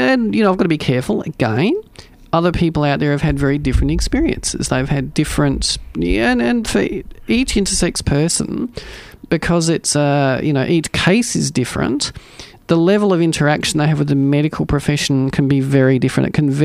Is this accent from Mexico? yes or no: no; South Australia, Australia; I grew up in the Adelaide Hills. I had a great life.